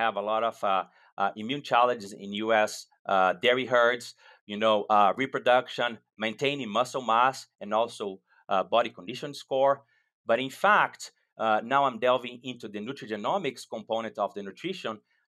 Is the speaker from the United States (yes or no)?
no; Brazil; English is a second language; moved away as an adult; also born or lived in United Kingdom; now in Canada; I was born and raised in Brazil. My family still farms in the state of Minas, close to São Paulo. In 2007, I went to the UK to do my PhD.